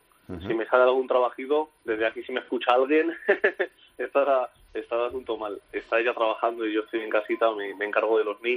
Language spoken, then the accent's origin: Spanish; Basque Country, Spain; nosotros somos vascos, nacidos y criados aquí.